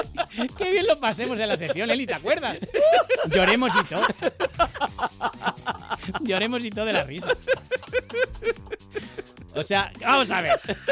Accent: Basque Country, Spain; Que soy vasco, tú.

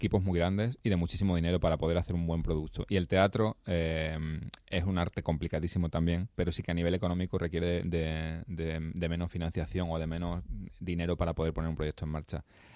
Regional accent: Extremadura, Spain; las cosas maravillosas que viví en mi infancia en Extremadura.

